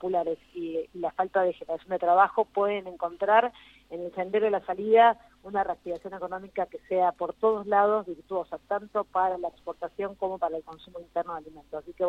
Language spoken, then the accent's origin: Spanish; Argentina; Como argentina, argentinos